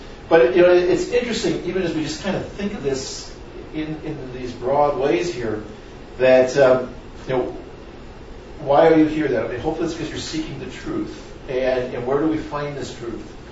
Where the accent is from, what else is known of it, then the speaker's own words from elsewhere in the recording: Wisconsin, United States; but I'm from Wisconsin. My whole family, I'm the oldest of eight. My family lives in Wisconsin, or all my brothers and sisters do.